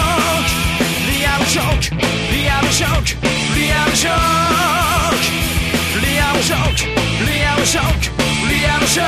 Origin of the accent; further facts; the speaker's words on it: Ibaraki, Japan; 俺はね、この正月は地元茨城県にいたんだけれども